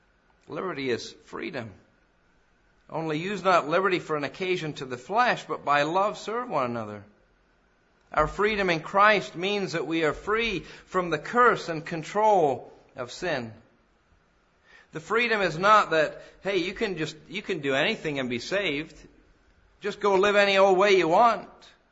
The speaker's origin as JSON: {"language": "English", "region": "England", "country": "United Kingdom", "tie": "born or raised there", "said": "I grew up in England, and we were back there, as some of you know, back in July and August this year."}